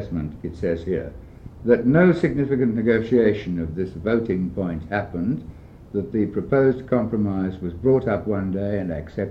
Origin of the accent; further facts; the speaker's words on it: South Africa; I'm a South African, so I know about it.